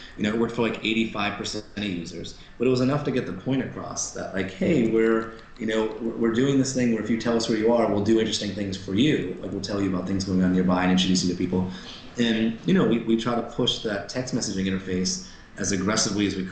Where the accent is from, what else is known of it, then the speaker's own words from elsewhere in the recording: East Coast, United States; now in US West; It's just, you know, we're born and raised in the East Coast, and no one was super excited to move out west.